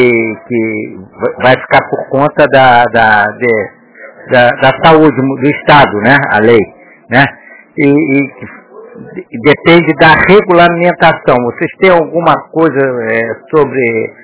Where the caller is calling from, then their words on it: Biguaçu, Santa Catarina, Brazil; Eu sou aqui do Sim, de Biguaçu, do município de Biguaçu